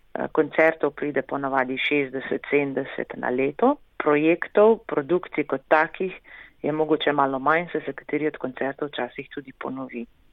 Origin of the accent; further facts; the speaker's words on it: Ajdovščina, Goriška, Slovenia; prihajam iz Ajdovščine, z Gorna Vipavska dolina, zame najlepši kraj na svetu.